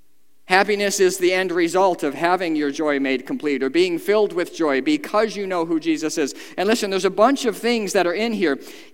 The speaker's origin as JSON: {"language": "English", "town": "Detroit", "region": "Michigan", "country": "United States", "tie": "born or raised there", "said": "I'm here to tell you, I grew up in Detroit."}